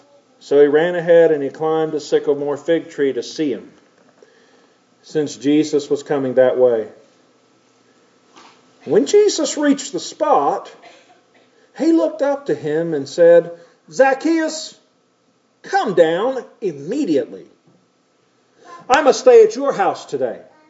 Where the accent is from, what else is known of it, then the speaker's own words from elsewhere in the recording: Johnson City, Tennessee, United States; in my hometown in Johnson City, Tennessee, sales tax is 10 cents a dollar.